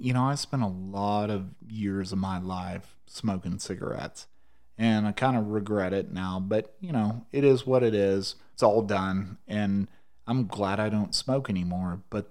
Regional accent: Chicago, Illinois, United States; born there; I was born in Cook County Hospital in Chicago.

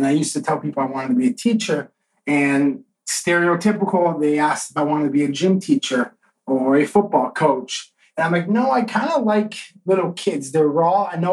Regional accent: Vermont, United States; now in Miami, United States; Right now, I am in Miami. I'm not originally from South Florida or the Miami area. I'm from up north, Vermont

